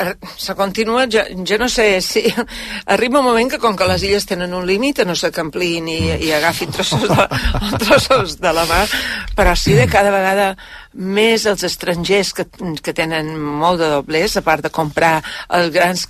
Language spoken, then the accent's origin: Catalan; Balearic Islands, Spain; now in Ibiza, Spain; Som una mallorquina que vivim a Eivissa